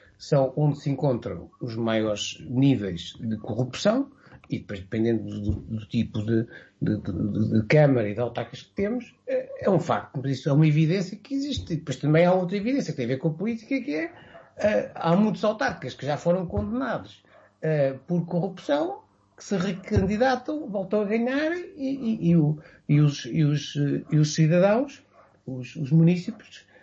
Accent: Viseu, Centro, Portugal; não sou ilhavense, não sou aveirense, não sou distrito de Aveiro, sou beirão, sou de Viseu. Portanto, estou aqui há 30 e poucos anos

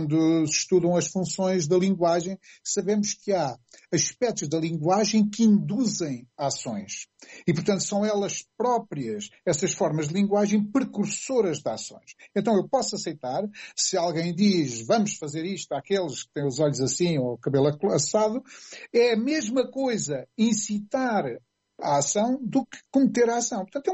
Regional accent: Ribatejo, Portugal; eu sou ribatejano, não tenho problema nenhum com isso

